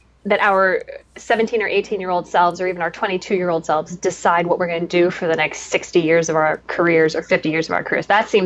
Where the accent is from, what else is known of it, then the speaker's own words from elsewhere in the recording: Chicago, Illinois, United States; also born or lived in Colorado; now in New York City, United States; I grew up mostly in Chicago and Colorado, but I have East Coast roots and I've lived in New York City for I think 15 years now